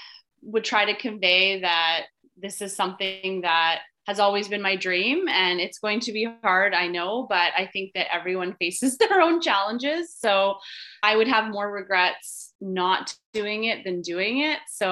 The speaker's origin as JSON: {"language": "English", "region": "British Columbia", "country": "Canada", "said": "I'm Canadian, there's not a lot of Canadian clinics. So that was definitely appealing to me. So he was out of Toronto. I'm just outside of Vancouver."}